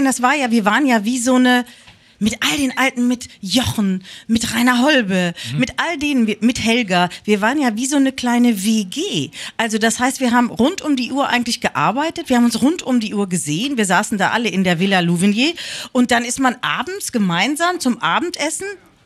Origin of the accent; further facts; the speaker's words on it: Gütersloh, North Rhine-Westphalia, Germany; Naja, also ich komme aus Gütersloh. Gütersloh ist relativ klein, ja.